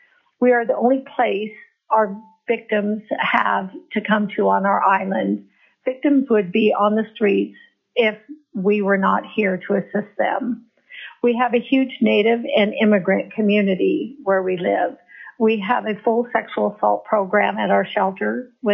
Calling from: Kodiak, Alaska, United States; I work in direct services here in Kodiak

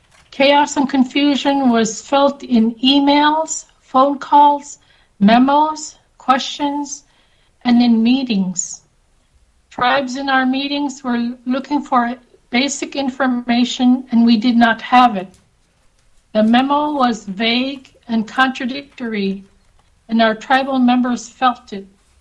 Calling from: Bethel, Alaska, United States; I'm calling in from Bethel.

